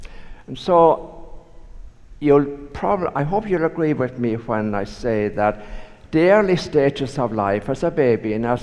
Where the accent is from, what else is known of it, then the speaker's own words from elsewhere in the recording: Ireland; when I was growing up in Ireland, I firmly believed, as did everybody else